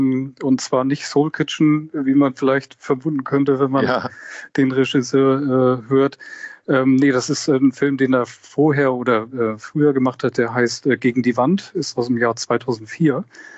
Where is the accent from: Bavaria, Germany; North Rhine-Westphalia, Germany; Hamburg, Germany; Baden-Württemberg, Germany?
Hamburg, Germany; born there; Ich bin auch in Hamburg geboren